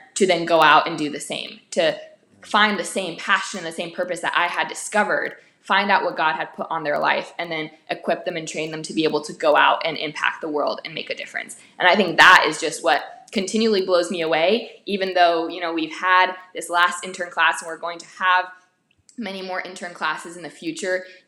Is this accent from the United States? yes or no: yes; United States; My parents came to America from communist Romania, so I grew up with a very acute understanding and awareness of American exceptionalism, that I was blessed to be an American